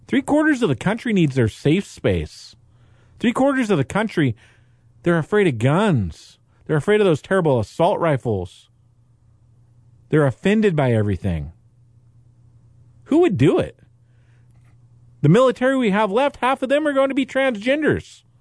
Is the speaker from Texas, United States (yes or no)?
yes; Dallas, Texas, United States; You know, in my hometown of Dallas, we have this small group of very vocal people